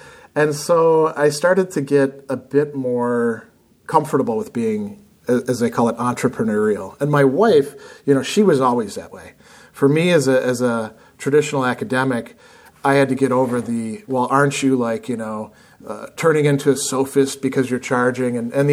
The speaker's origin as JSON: {"language": "English", "region": "Midwest", "country": "United States", "said": "And you know, being a Midwesterner, I think I much rather wanted to go to upstate New York than to stay in the South."}